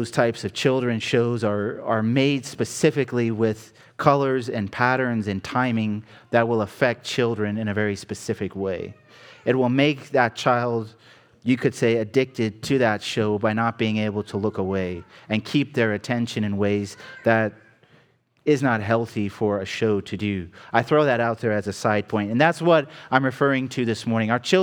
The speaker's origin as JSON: {"language": "English", "region": "Indiana", "country": "United States", "tie": "born or raised there", "lives_now": "Ohio, United States", "said": "ever since I can remember growing up in Indiana. We came to Ohio, the same rule applied to the church here."}